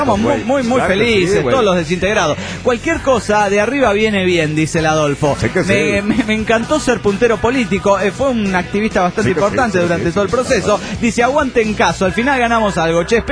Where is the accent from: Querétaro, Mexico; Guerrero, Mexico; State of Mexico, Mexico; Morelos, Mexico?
State of Mexico, Mexico; Ecatepec; de Catepec.